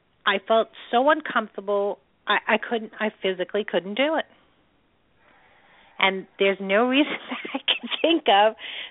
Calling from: New York, United States; I'm calling from New York.

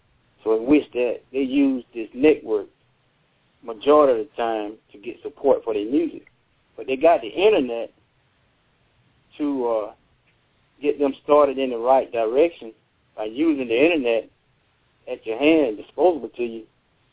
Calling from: Shelton, Georgia, United States; I'm calling from Shelton, Georgia. I'm calling from a very small town.

